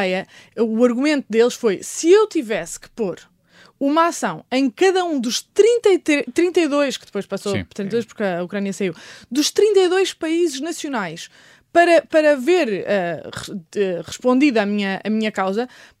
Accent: Portugal; apesar de eu, na minha aldeia, em Portugal, sofrer os efeitos de alterações climáticas

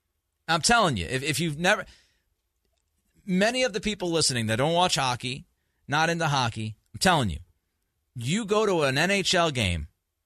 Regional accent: Northeast, United States; Look, I'm obviously originally from the Northeast. I didn't grow up a big hockey guy.

